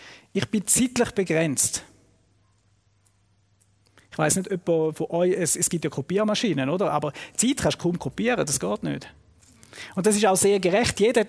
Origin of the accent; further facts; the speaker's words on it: Switzerland; Und bei uns in der Schweiz, das ist noch ziemlich aufgeräumt.